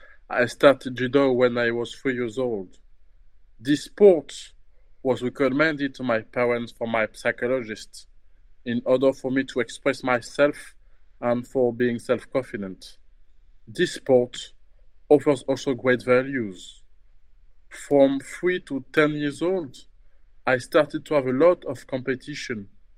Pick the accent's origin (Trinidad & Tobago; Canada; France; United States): France; Meaux, Île-de-France; So I was born in France the 15th of March 1996 in a city called Meaux, which is approximately 40 kilometers from Paris. And I grew up in Seine-et-Marne, close to the amusement park Disneyland Paris.